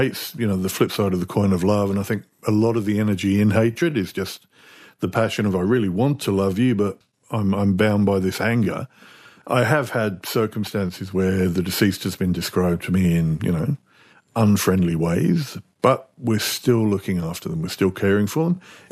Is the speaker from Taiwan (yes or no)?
no; England, United Kingdom; A beautiful church we were at. It's a little slice of England. It makes me very nostalgic for my hometown.